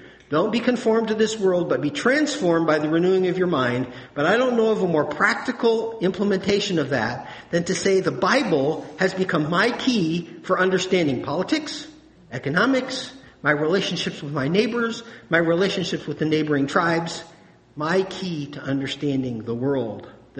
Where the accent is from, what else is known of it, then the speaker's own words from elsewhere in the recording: United States; And I say, I'm from the United States. Nobody asks me, oh, where's that? I mean, I have an instant identity. I'm an American.